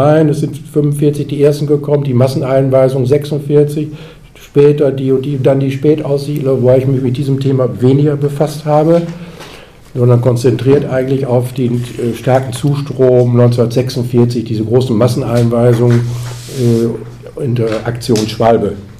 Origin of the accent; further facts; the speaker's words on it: Münster, North Rhine-Westphalia, Germany; born there; Ich bin also hier in Münster geboren